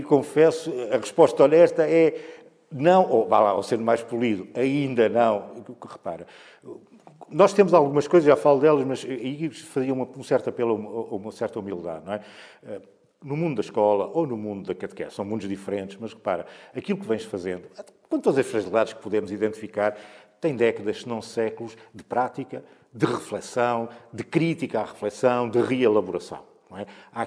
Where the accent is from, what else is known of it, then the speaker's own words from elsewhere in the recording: Portugal; Nós, como portugueses, temos muita dificuldade em falar sobre as experiências da fé.